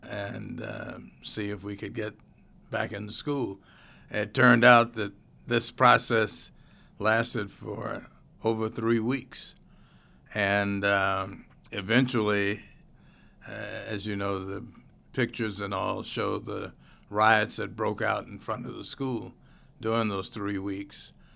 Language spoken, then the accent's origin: English; Little Rock, Arkansas, United States; was necessary to make a change in how African Americans were viewed and what the opportunities were growing up in Little Rock.